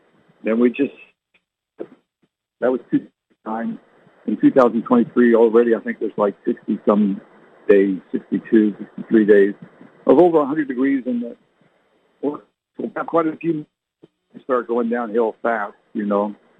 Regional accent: Canada; I slipped on ice living in Canada. I grew up in Canada.

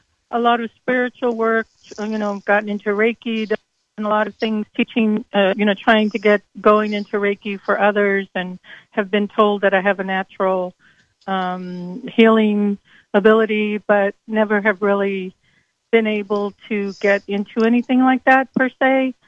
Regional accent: New Mexico, United States; I'm currently living in California. I'm originally from New Mexico.

